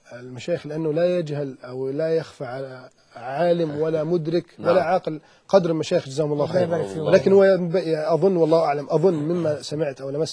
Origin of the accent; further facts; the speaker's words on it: Alexandria, Alexandria Governorate, Egypt; أنا من الإسكندرية، أكيد لمسنا هناك صورة شبه متفق عليها